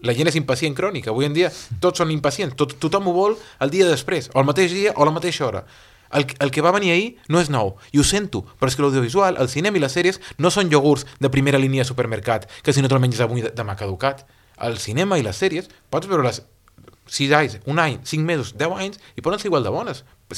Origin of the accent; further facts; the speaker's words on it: Balearic Islands, Spain; perquè jo soc mallorquí, soc català, soc espanyol